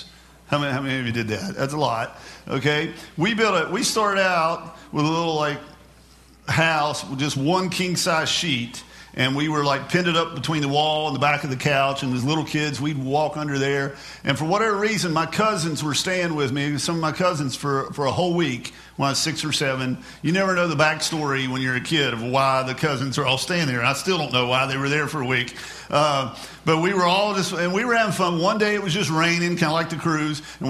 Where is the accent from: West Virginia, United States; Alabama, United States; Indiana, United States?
West Virginia, United States; And my cousin Gwen, we're from West Virginia, it's okay.